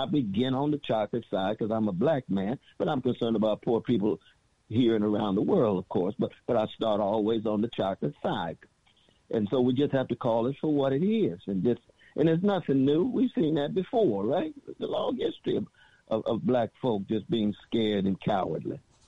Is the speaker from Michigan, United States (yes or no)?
no; Sacramento, California, United States; They talking about brothers and sisters I grew up with on the Chaco side of Sacramento, coming out of Shiloh Baptist Church.